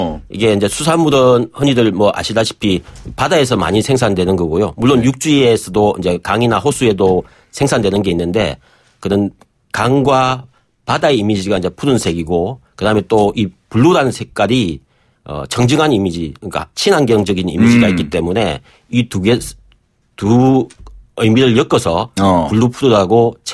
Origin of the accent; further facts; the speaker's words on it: Busan, South Korea; 저는 이제 사실 고향이 네. 부산 쪽이라서 어릴 때부터